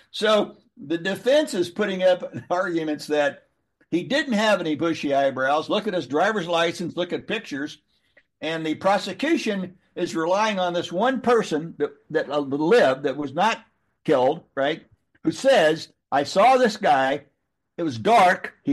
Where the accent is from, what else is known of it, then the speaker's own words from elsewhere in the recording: St. Joseph, Missouri, United States; born there; I was born on November 22nd, not in Kansas City, by the way, St. Joseph, Missouri.